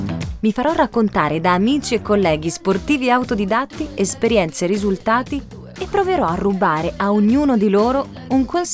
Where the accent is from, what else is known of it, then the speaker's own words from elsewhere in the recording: Sicily, Italy; Da buona siciliana mi piace mangiare tutto.